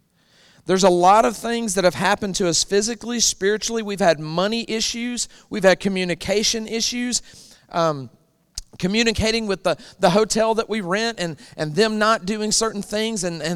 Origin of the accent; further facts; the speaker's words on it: Alabama, United States; So I was born and raised in Alabama all my life.